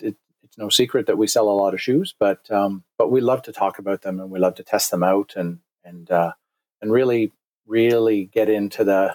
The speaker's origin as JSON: {"language": "English", "town": "Kingston", "region": "Ontario", "country": "Canada", "tie": "born there", "lives_now": "Oakville, Canada", "said": "right now I'm 45 years old, and I was born in Kingston, Ontario, Canada, which is a few hours east of Toronto. And now I live in Oakville, Ontario, which is just outside of Toronto on the west side."}